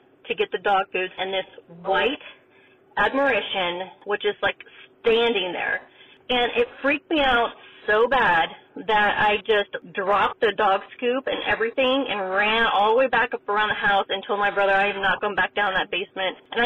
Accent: Pismo Beach, California, United States; I grew up in Central California, Pismo Beach area. We moved into this brand new home in this development

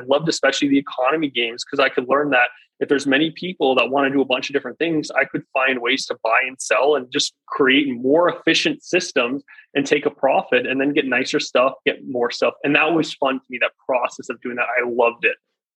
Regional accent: Virginia, United States; Yeah, I grew up in Northern Virginia. Grew up on a farm. My nearest friend was like a mile away from me.

